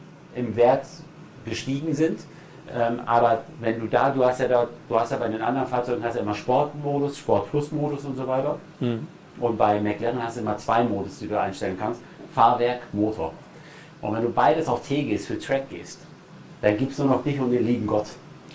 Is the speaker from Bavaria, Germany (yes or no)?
no; Bielefeld, North Rhine-Westphalia, Germany; ich finde es ja sehr schade als Bielefelder